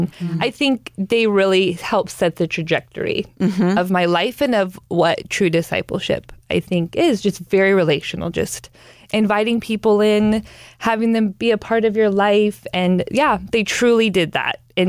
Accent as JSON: {"language": "English", "town": "Denver", "region": "Colorado", "country": "United States", "tie": "born or raised there", "said": "I'm from Denver. Mm-hmm. I grew up in Colorado. My parents were divorced when I was young"}